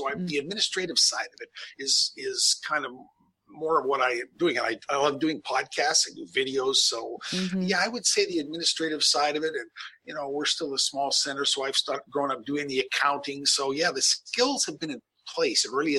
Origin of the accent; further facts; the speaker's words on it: Canada; born there; I was born in Canada. I actually have an engineering degree from there